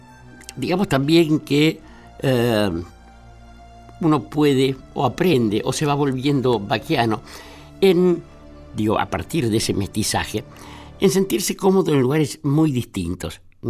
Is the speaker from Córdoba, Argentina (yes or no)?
no; Buenos Aires, Argentina; yo soy un tipo de ciudad, yo nací en Barracas, nací en Martí García Montes de Oca, he vivido el grueso de mi vida en dentro de los confines de la ciudad de Buenos Aires